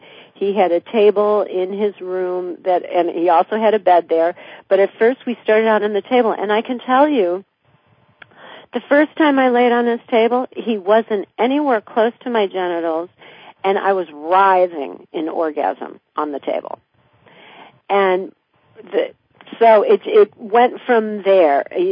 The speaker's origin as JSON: {"language": "English", "region": "Midwest", "country": "United States", "tie": "born or raised there", "said": "I grew up in the Midwest. You know, we didn't have sexual healers back then."}